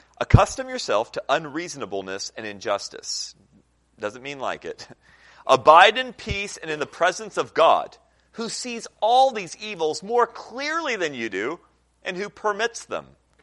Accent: Senegal; I know growing up in Senegal, you know, seeing kids back in the States getting to play in basketball leagues and what, and not being able

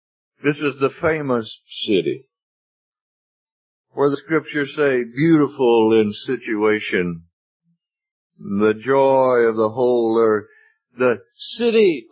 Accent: Mississippi, United States; And somebody says to me, now, where are you from? I say, Mississippi.

